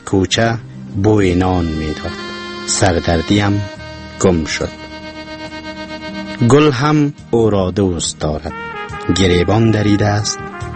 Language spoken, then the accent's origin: Persian; Kabul, Afghanistan; born there; لسانس پوهنزه حقوق و علوم سیاسی کابل. در سال 1361 در کابل متولد شدیم.